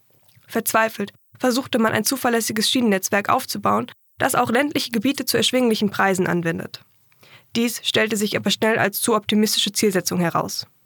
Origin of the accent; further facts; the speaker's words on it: Dresden, Saxony, Germany; Also ich bin in Dresden aufgewachsen